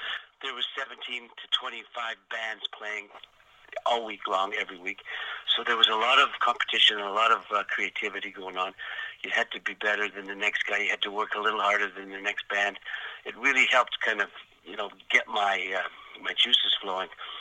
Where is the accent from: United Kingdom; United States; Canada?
Canada; still a lot of people don't even know we're Canadian, even though we're always waving the Canadian flag.